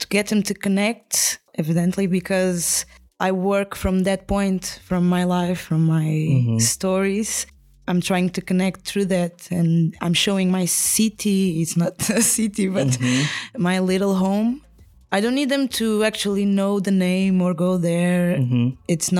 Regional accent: Miratejo, Setúbal, Portugal; also born or lived in Cape Verde; I'm 30 years old, I'm from Miratejo, Portugal, and also Cape Verde

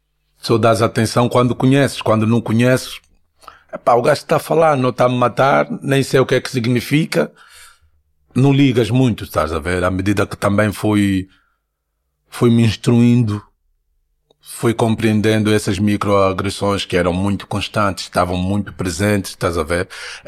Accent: Luanda, Angola; Eu sou de Luanda, meu. Cresci na banda.

